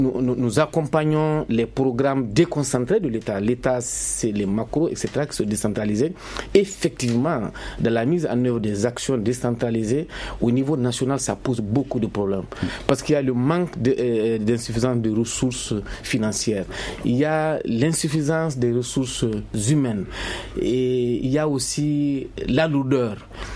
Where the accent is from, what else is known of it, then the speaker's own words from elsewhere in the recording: Bourem, Gao, Mali; Moi, je suis du Nord. Je suis de la région de Gao et du cercle de Bourem.